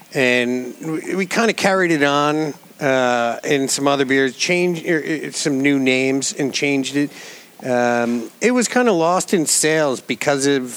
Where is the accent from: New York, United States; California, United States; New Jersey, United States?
New Jersey, United States; I grew up in New Jersey. I'm a Jersey boy